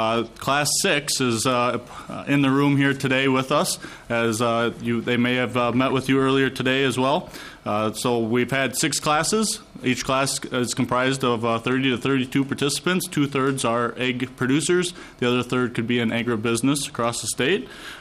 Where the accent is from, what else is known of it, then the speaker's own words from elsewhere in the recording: Morgan, Minnesota, United States; I'm from Morgan, Redwood County, and in the Senator Dames District.